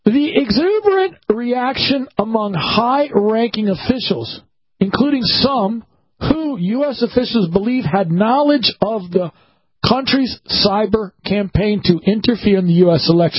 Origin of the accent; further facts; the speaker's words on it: Washington, District of Columbia, United States; But even if you go to the Washington Post, because, again, that's my hometown newspaper.